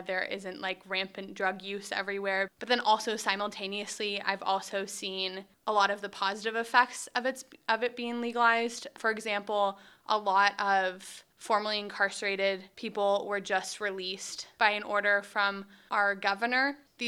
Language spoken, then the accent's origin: English; Seattle, Washington, United States; the main one being that I'm from Seattle, Washington, and marijuana has been legal there for a bunch of years now